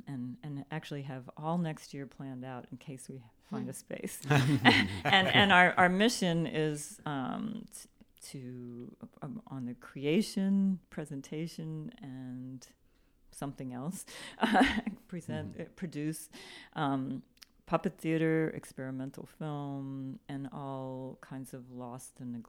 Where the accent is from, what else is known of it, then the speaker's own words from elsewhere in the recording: Baton Rouge, Louisiana, United States; also born or lived in Atlanta; And I grew up kind of in Baton Rouge, Louisiana. I didn't ever go to an art gallery, except like a historical kind of art gallery. And in high school in Atlanta, finally, I went to an art museum.